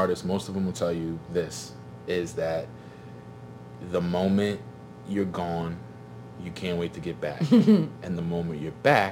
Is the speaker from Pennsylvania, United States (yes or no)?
yes; Philadelphia, Pennsylvania, United States; just the fact that, you know, I'm from West Philly, man.